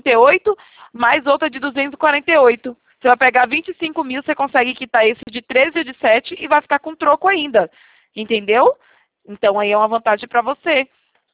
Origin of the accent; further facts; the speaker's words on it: Itatiba, São Paulo, Brazil; eu sou de Itatiba, interior de São Paulo.